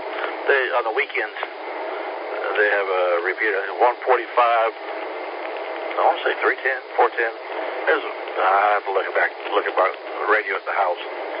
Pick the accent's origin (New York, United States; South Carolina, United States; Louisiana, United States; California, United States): South Carolina, United States; Charleston; also born or lived in Holly Hill; I was raised up in Catholic schools, so I went to St. John's there on O'Hare Avenue in Charleston, and then from there I went to Bishop England